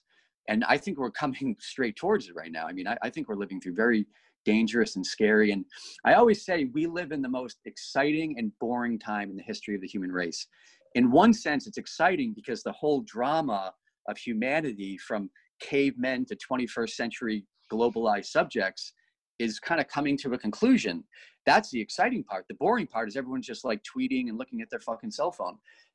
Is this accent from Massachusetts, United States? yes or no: yes; Boston, Massachusetts, United States; also born or lived in London; I lived in London before, so I know what it's like there, Mike, and I'm from Boston, and, you know, I've traveled a lot in my life, and I've been around